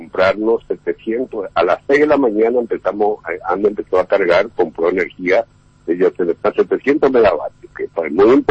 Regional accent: Paraguay; como paraguayos

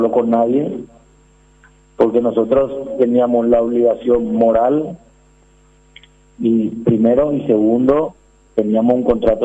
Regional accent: Colombia; porque obviamente yo soy colombiano

